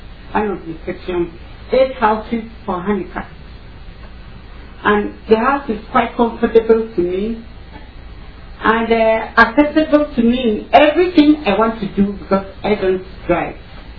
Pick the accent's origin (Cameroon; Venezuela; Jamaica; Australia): Cameroon; English is a second language; moved away; I'm a Cameroonian. I come from West Africa. I've been here for almost 3 years. I came here on the 4th of February 2004.